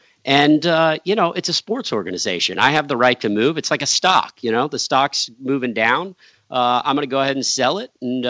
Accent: Houston, Texas, United States; moved away; I was from Houston. They tried to take the place of the Oilers, but I didn't have any emotional connectivity to the Texans. I grew up with the Oilers.

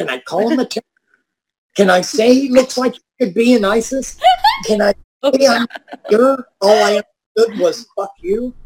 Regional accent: Bay Village, Ohio, United States; I grew up and live in Bay Village.

